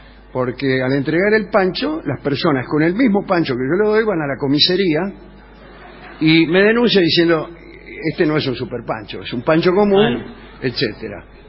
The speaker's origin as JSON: {"language": "Spanish", "town": "Caseros", "region": "Buenos Aires Province", "country": "Argentina", "said": "En mi pueblo, en Caseros, provincia de Buenos Aires"}